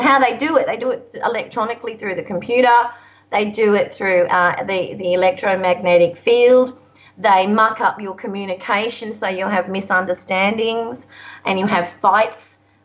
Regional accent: Gold Coast, Queensland, Australia; I grew up on the Gold Coast, and I was the only.

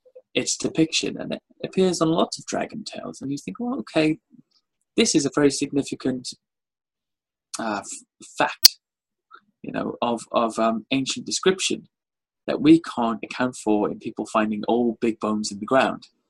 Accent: Wales, United Kingdom; And I grew up in Wales, so of course we have the Welsh dragon on the flag.

